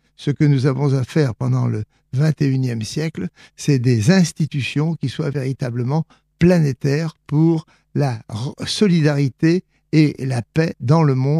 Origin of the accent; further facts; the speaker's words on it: Nouvelle-Aquitaine, France; also born or lived in Vendée; mes parents étaient très pauvres, ils ont été forcés d'émigrer plus au sud, en Charente-Maritime, et c'est là que j'ai passé mon enfance.